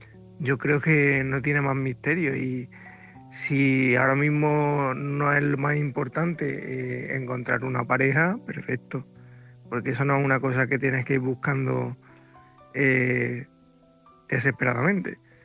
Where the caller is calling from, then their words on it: Córdoba, Andalusia, Spain; corresponsal de Córdoba.